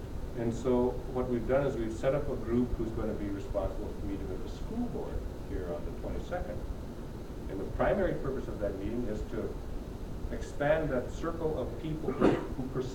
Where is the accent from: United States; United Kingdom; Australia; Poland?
United States; Kotzebue, Alaska; because I'm from Kotzebue and they think I'm talking about our region